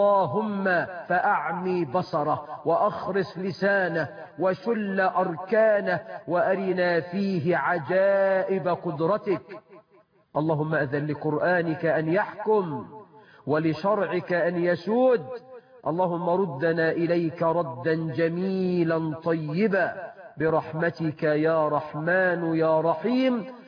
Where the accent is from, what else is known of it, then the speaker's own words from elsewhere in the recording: Egypt; بلدنا مصر